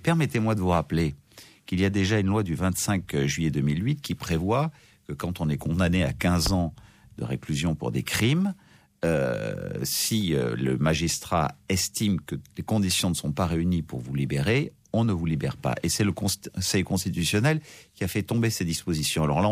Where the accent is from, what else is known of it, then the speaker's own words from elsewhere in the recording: France; je suis un Français comme les autres